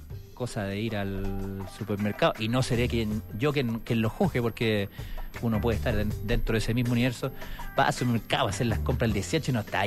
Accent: Chile; Bueno, así somos los chilenos

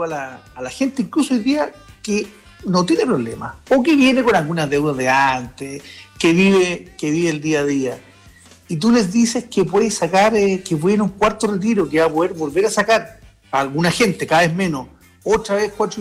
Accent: Chile; los derrotados somos los chilenos

